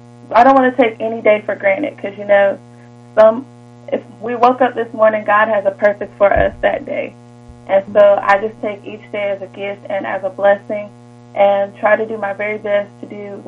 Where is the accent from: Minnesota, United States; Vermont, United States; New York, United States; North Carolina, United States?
North Carolina, United States; Raleigh; So, like I said, I'm from Raleigh, North Carolina.